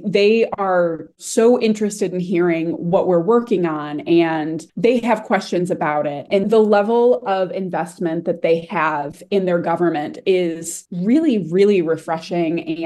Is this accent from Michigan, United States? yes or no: yes; Redford, Michigan, United States; I grew up in Redford. I spent a lot of time in that portion of Northwest Detroit as I was growing up.